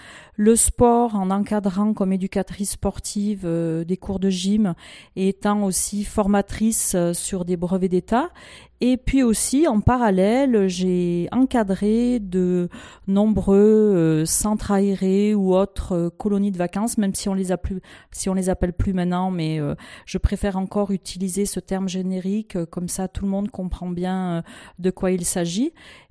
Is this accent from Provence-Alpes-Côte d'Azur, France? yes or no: yes; Gap, Provence-Alpes-Côte d'Azur, France; je suis donc originaire de Gap. Je suis pas mal partie par Mons et par Vaud pour mes études et au cours de ma carrière professionnelle. Et puis, j'y suis revenue il y a déjà pas mal de temps pour m'y installer.